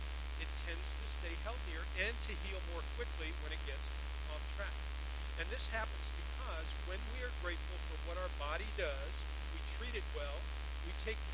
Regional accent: Florida, United States; You know, I grew up in Florida.

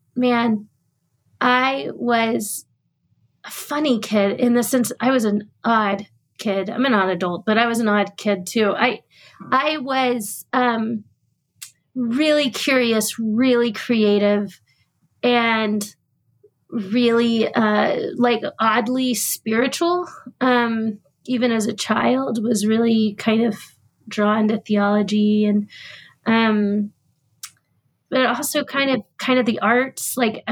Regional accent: Lockhart, Texas, United States; I am from Central Texas. I lived in a small town called Lockhart, Texas, until I was about 11, which is not far from Austin. And then I moved into the city

